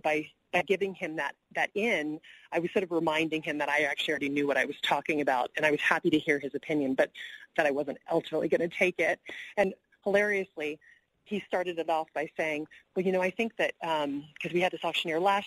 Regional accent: the South, United States; I grew up in the South, catch more bees with honey, right?

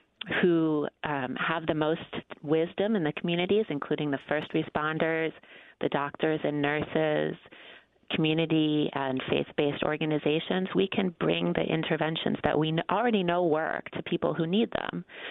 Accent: Massachusetts, United States; now in Washington, D.C., United States; Originally, I'm from Massachusetts. Now I live down here in D.C.

